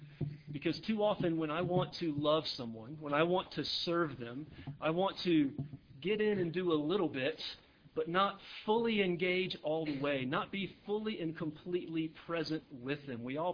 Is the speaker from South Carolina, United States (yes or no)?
yes; South Carolina, United States; I'd never been to a large city bigger than Atlanta before. I grew up in South Carolina.